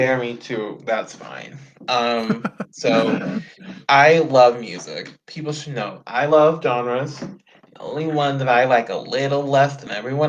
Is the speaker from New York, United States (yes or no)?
no; Houston, Texas, United States; I'm from Houston. I don't know if you're in the if you're in the US.